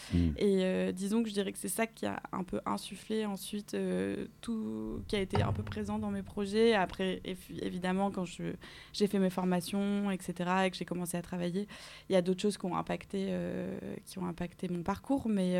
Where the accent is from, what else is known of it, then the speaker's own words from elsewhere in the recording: Marseille, Provence-Alpes-Côte d'Azur, France; je suis marseillaise.